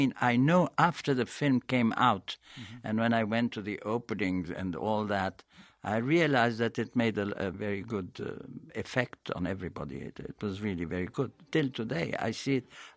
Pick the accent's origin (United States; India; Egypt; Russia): Egypt; English is a second language; I came from Egypt. I could believe myself at talking to this brilliant, extraordinary good director.